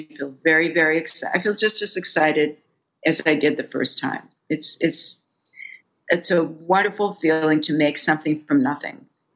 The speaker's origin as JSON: {"language": "English", "town": "Fargo", "region": "North Dakota", "country": "United States", "tie": "born or raised there", "moved": "as an adult", "lives_now": "New York, United States", "said": "Well, like I told you, I was raised in Fargo, which was a wonderful place to grow up. But I was really hell bent on leaving because I wanted a job in the magazine industry"}